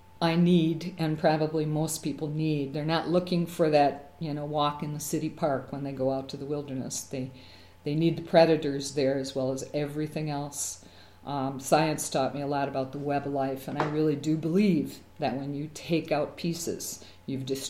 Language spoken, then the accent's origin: English; Wisconsin, United States; Growing up in Wisconsin, we often went into Canada.